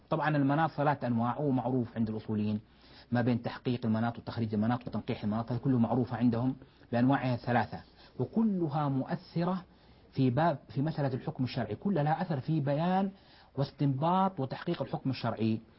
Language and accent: Arabic; Jeddah, Makkah Province, Saudi Arabia; وما شاء الله من أميز المشايخ عندنا في جدة